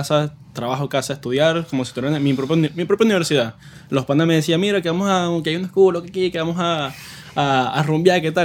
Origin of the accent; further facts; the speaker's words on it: Venezuela; now in New York, United States; decidí, como todo venezolano, bueno, abandoné el bote, por así decirlo, de Venezuela. Llegué a Nueva York.